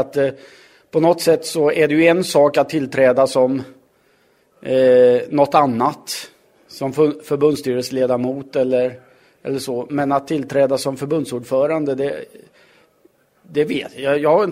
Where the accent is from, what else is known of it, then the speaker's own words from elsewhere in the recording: Frändefors, Västra Götaland County, Sweden; Jag växte upp i Frändefors i Dalsland. Blev blind tidigt, helt blind vid ungefär 2 års ålder. Gick mina första 7 år på internatskolan Tomteboda. Och sen flyttade jag hem och gick högstadiet